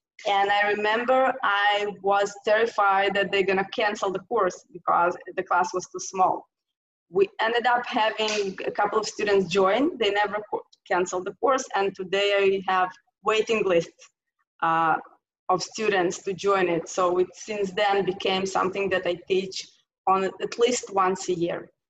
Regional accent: Beersheba, Southern District, Israel; And so we spent the summer in Israel. I'm from Beersheba. So that's where we spent the summer with the sirens.

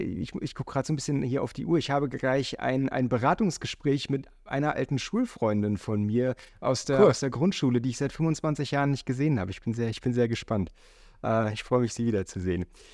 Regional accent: Hamburg, Germany; Also ich komme aus Hamburg, das wollte ich gerade sagen.

